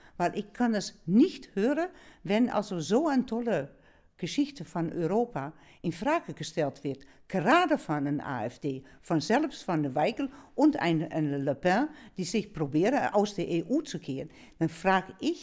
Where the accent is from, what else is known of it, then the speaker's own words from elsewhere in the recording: Netherlands; als Niederländerin, Niederländerdeutsche, würde ich sagen